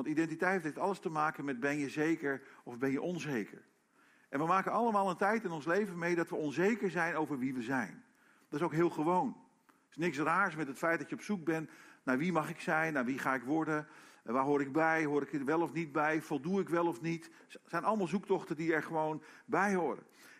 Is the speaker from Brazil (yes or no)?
yes; Brazil; now in Netherlands; Voor degene die dat niet weet, ik ben opgegroeid in Brazilië.